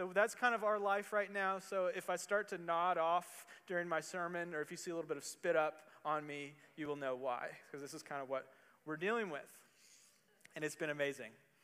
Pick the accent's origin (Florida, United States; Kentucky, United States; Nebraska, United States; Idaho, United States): Kentucky, United States; Louisville; I grew up in Louisville, and I went to UK for 4 years, so I am a UK fan, and I say that because then I went to Duke for seminary.